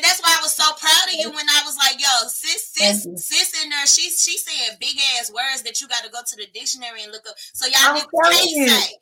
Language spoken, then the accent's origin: English; Chicago, Illinois, United States; now in Texas, United States; Like, yeah, I grew up in Chicago. It's like, how did you end up in Texas?